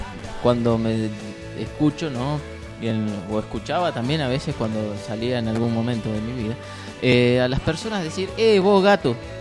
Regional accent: Neuquén, Argentina; accent: neuquino; Obviamente. Yo soy de Neuquén.

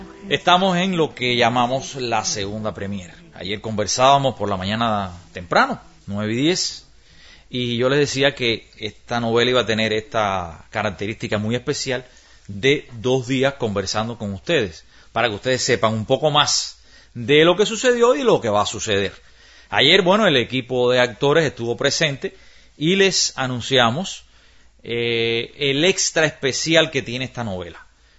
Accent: Cuba; nosotros, bueno, todos somos cubanos y sabemos cómo nos entendemos.

